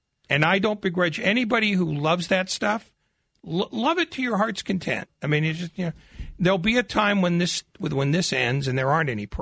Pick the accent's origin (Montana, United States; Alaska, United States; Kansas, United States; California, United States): California, United States; Alameda; born or raised there